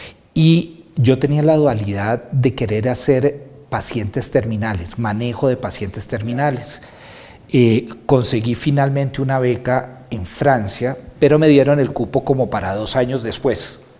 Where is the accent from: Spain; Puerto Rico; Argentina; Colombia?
Colombia; siendo uno bien cachaco del altiplano